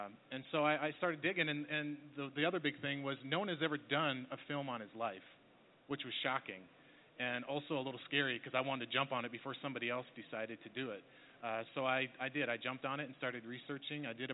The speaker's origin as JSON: {"language": "English", "region": "South Dakota", "country": "United States", "tie": "born or raised there", "said": "But I grew up in South Dakota, and I moved to Denver and got into production there."}